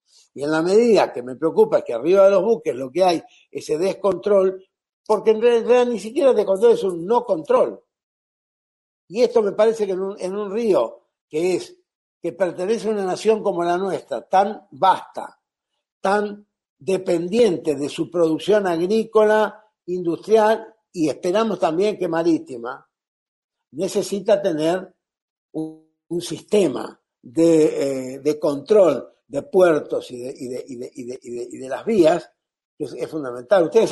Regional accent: Chaco, Argentina; Yo vengo de familia de marinos. Mi papá llegó al Chaco y nosotros, yo soy chaqueño, vivimos acá porque mi viejo vino con la flota fluvial del Estado argentino

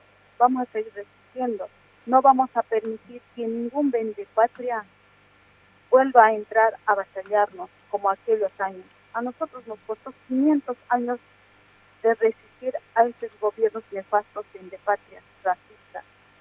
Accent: Cochabamba, Bolivia; yo soy de Cochabamba y una parte de mi familia vive en Santa Cruz y el resto en Cochabamba

